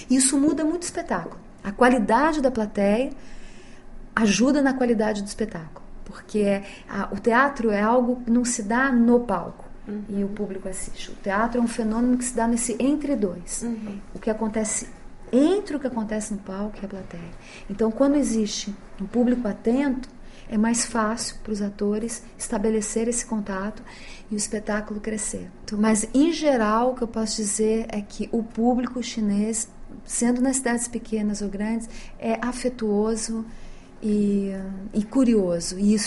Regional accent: São Paulo, Brazil; Eu tinha colegas japoneses, crianças, porque eu sou de São Paulo.

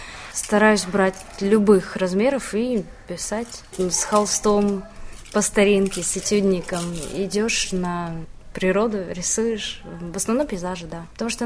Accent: Far East, Russia; now in China; Ну, меня давно интересовала культура Китая, еще со школы, так как я с Дальнего Востока, Китай очень близок к нам, поэтому с детства интересуюсь историей, культурой.

